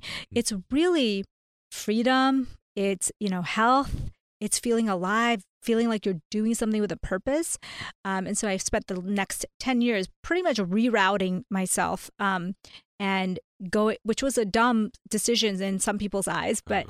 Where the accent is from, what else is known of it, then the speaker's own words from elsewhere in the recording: India; now in United States; So, long story short, I am an Indian, South Asian immigrant to the U.S.